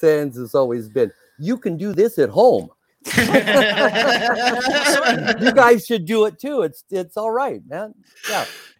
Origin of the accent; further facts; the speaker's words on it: Ontario, Oregon, United States; I worked at a newspaper office in my hometown, Ontario, Oregon.